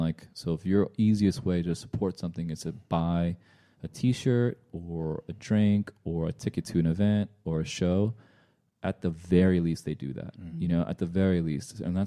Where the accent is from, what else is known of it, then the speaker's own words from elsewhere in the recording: San Francisco, California, United States; I grew up in San Francisco. So like, we were thankful that I had like a lot of Korean people, a lot of Chinese people, a lot of Vietnamese people.